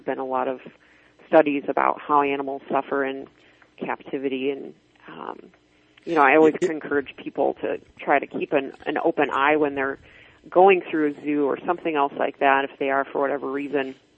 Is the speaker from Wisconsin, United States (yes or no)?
no; Michigan, United States; I was really heartened to see that in my home state of Michigan